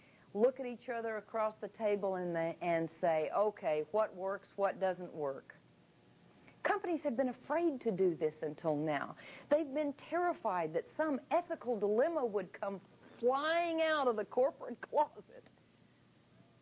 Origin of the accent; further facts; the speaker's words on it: Oklahoma, United States; We're from the Southwest. We're seventh generation Oklahoma Choctaw Indian.